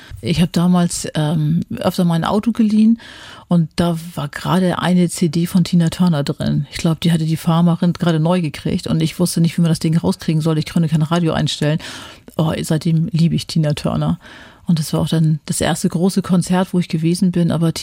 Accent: Germany; Da dachte ich immer so als Deutsche, na, wenn das jetzt nicht mal irgendwie ein Hintergrund ist oder was die jetzt von einem wollen.

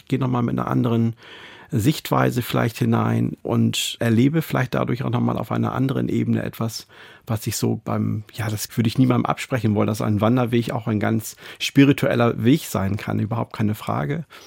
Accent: Lower Saxony, Germany; Oder ich komme selbst persönlich aus Ostfriesland eigentlich.

